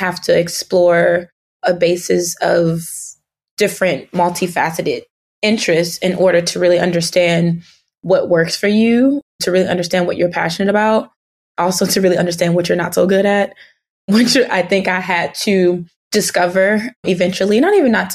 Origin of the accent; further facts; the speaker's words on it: Cleveland, Ohio, United States; My father, he's a musician, he's a drummer, and he still is gigging in my hometown. I'm originally from Cleveland, Ohio, so he still has jobs and opportunities